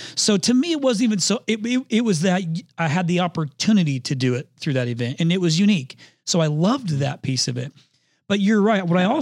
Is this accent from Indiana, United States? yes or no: yes; Indiana, United States; I'm from Indiana. Like you cut a hole in the ice and you jump in the lake.